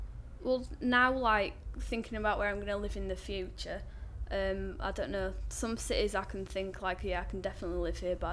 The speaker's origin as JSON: {"language": "English", "town": "Leeds", "region": "Yorkshire and the Humber", "country": "United Kingdom", "tie": "born or raised there", "lives_now": "Carlisle, United Kingdom", "said": "Yeah, I'm from Leeds in West Yorkshire, and like I've lived there like all my life, but then I went to uni in Carlisle"}